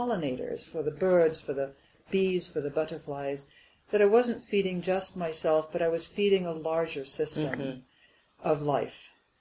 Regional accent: Wales, United Kingdom; I grew up in Wales, and I was a country girl with this wonderful life with four sisters

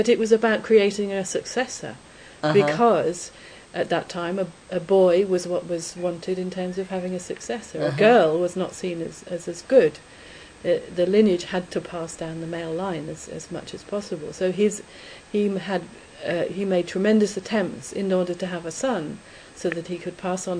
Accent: United Kingdom; as a British person, the royal lineage is very much part of who I am, in a sense.

